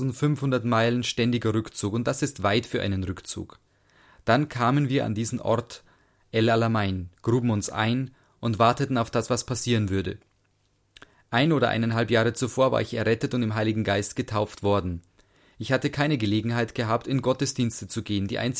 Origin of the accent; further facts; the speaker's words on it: United Kingdom; German is a second language; Wie ihr wisst, stamme ich aus Großbritannien. 2 Jahre lang lebten meine Frau und ich in der Gegend von Chicago.